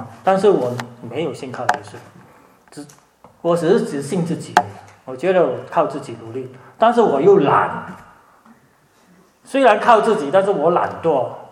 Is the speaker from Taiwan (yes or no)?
no; Singapore; 我自己来自新加坡，都很多年前我考高中会考，我们叫高中会考，就是高中毕业考。